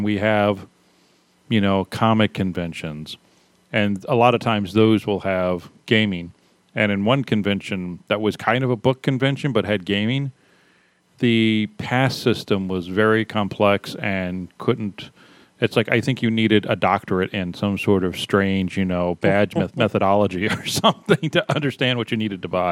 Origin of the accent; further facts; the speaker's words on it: Texas, United States; born there; You know, I was born in Texas, but I don't use the word y'all.